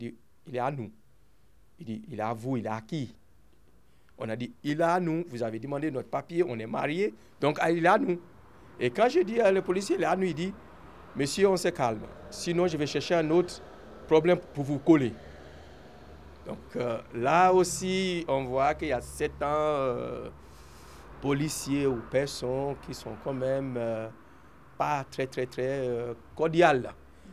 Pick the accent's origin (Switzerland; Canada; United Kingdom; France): Switzerland; Valais; Parce que je suis valaisan, je suis suisse, j'ai le passeport suisse.